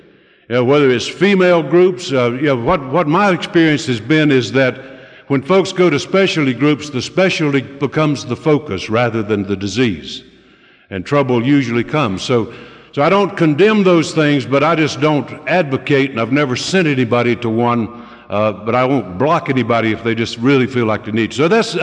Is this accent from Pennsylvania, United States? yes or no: no; South Carolina, United States; born there; I don't admit it often, but I was born just south of here in Oconee County, South Carolina.